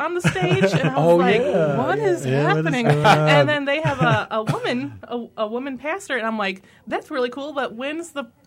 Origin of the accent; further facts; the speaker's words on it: Chicago, Illinois, United States; moved away as an adult; now in Granger, United States; Yeah, I am originally from Chicago and came out to Granger, Indiana, after meeting my husband, because he's born and raised out here.